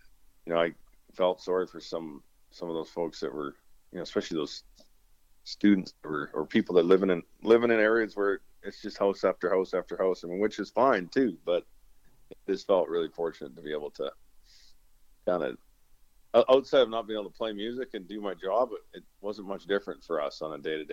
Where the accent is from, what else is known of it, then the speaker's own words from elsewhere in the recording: Alberta, Canada; also born or lived in Australia; I was born in Australia. A lot of people don't know that, but my mom and dad divorced when I was five, and I moved back to Alberta, and I was raised on a Western lifestyle type, you know, type upbringing